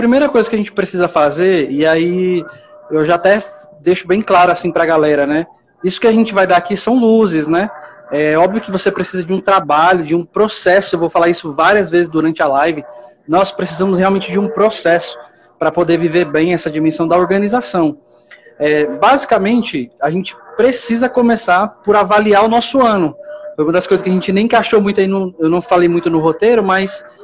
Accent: São Paulo, Brazil; eu sou natural daqui de São Paulo.

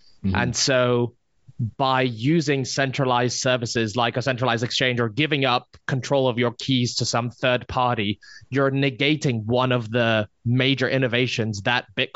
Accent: Hong Kong; So I grew up in Hong Kong

